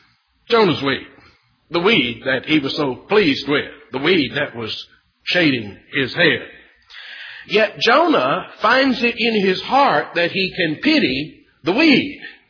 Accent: Texas, United States; When I grew up in Texas, wind out of the southwest, blowing up across the deserts of Mexico, man, that was the hot one.

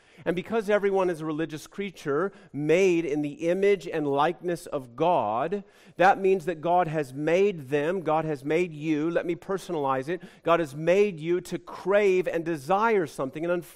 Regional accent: United States; I'm an American, gosh darn it, nobody's going to tell me what to do.

